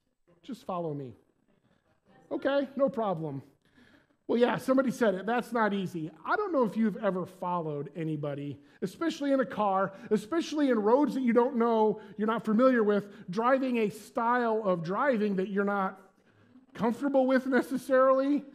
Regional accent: Bremen, Indiana, United States; I'm from Bremen, Indiana, which is about a half hour here, a little farming community.

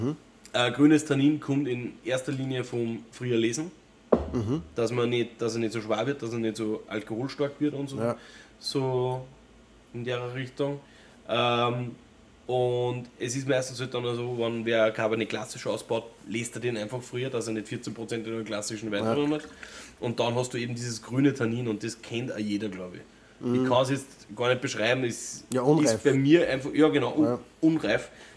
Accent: Austria; Pferdeschweiß in der Flaschen ist bei uns in Österreich ein Fehler.

